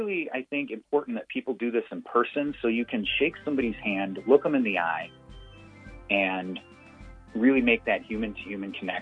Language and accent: English; Chicago, Illinois, United States; now in Utah, United States; I'm not from Utah. I'm born and raised in Chicago. So where I come from, the sort of leaning of the ideological bent is very different than here in Utah.